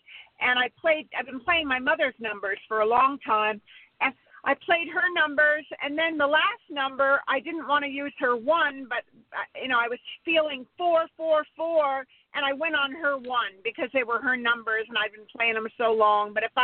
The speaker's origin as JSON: {"language": "English", "region": "California", "country": "United States", "said": "I'm from California."}